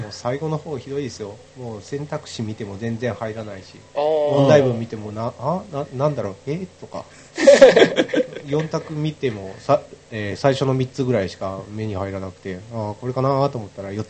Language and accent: Japanese; Kawasaki, Kanagawa, Japan; 川崎から来ました